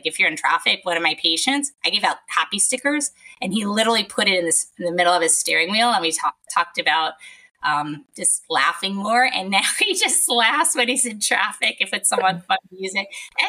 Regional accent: New York, United States; I'm from New York and I know sometimes people can flip, you know, the handle

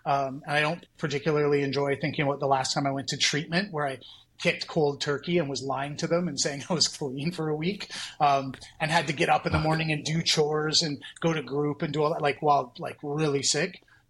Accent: Vancouver, British Columbia, Canada; I'm from Vancouver

